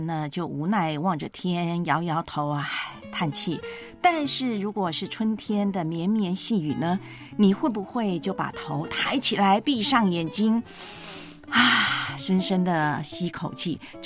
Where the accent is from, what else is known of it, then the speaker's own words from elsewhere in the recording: Taiwan; now in Hong Kong; 还有我的老家台湾啊